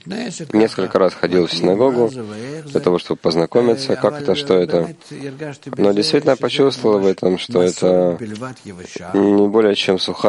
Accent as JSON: {"language": "Russian", "country": "Russia", "said": "при том, что я из России"}